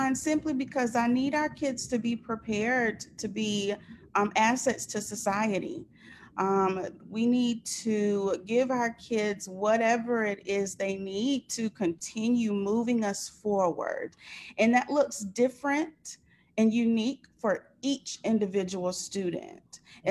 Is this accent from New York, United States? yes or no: no; Somerville, South Carolina, United States; I am from Somerville, South Carolina, but right now I am in Sumter, South Carolina with my parents.